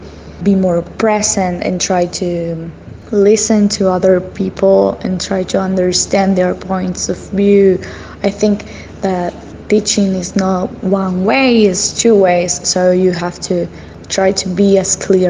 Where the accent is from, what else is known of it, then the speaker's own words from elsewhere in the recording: Argentina; English is a second language; I'm 23 years old, I'm from Argentina